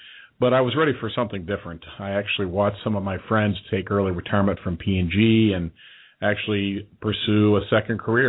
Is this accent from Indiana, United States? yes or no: yes; Indiana, United States; now in Kentucky, United States; And bred in Indiana. My parents both went to U.K., so I've got that bluegrass heritage going on.